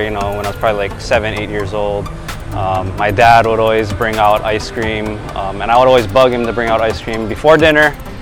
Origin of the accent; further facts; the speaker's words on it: Pearl City, Hawaii, United States; also born or lived in Long Beach / Mililani; I mean, I grew up in Hawaii, so raised in Pearl City, and then my dad was in the military, so we actually moved to California, and so I lived there for about 4 years in Long Beach. After that, moved back to Hawaii, to Mililani